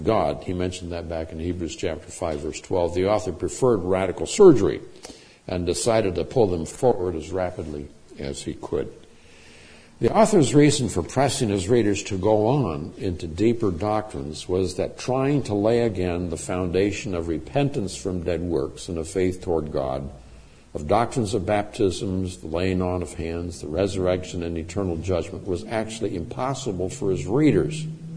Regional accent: Chico, California, United States; In my hometown in Chico, California, there was a pastor who was pastoring the Nazarene Church.

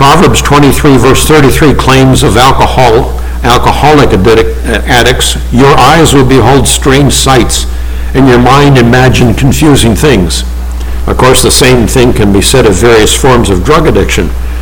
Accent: Nigeria; the type of vipers we had when I was growing up in Nigeria, West Africa

